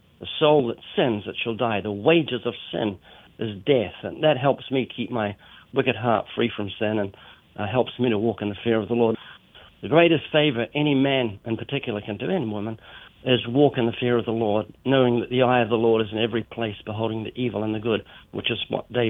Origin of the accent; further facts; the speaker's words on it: New Zealand; Ken's Australian, I'm New Zealander, and he expresses his love through insults.